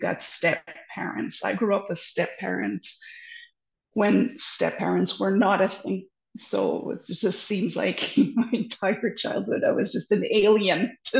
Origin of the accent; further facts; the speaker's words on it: Canada; I am a Canadian, I'm from Canada